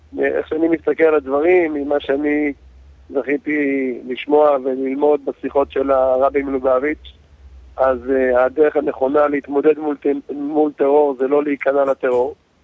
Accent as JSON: {"language": "Hebrew", "town": "Melbourne", "region": "Victoria", "country": "Australia", "said": "אני לא מסיני, אני ממלבורן, אני לא כל כך מכיר את האזור שבו זה קרה"}